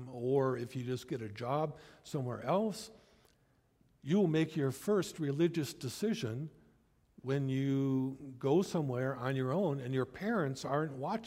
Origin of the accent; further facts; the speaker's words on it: Wisconsin, United States; Now, I grew up in Wisconsin. We had a cadet club, just like your cadet club.